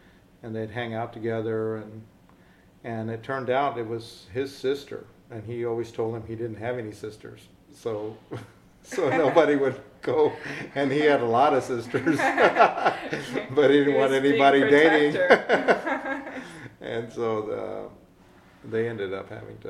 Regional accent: Corpus Christi, Texas, United States; born there; I was born in Corpus Christi, Texas, September 22nd, 1950.

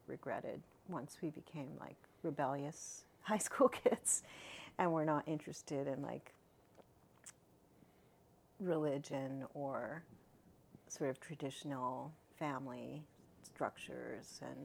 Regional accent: New London, Connecticut, United States; born there; I was born in 1968 in New London, Connecticut. My parents are both from Brooklyn, Canarsie and Bensonhurst. They moved from Brooklyn right before I was born.

